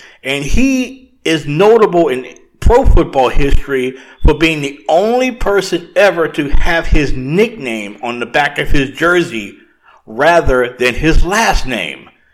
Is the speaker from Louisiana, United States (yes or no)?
yes; Louisiana, United States; the time I did watch wrestling when I was a teenager growing up in Louisiana